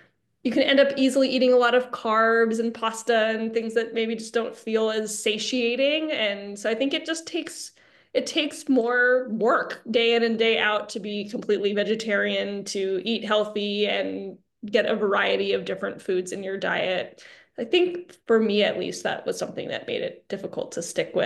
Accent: California, United States; I grew up in California, so I feel like we ate pretty healthy early to a lot of the trends

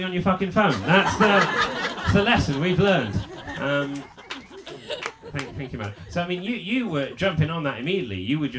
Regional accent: United Kingdom; I'm British, that's not, we don't dance like that.

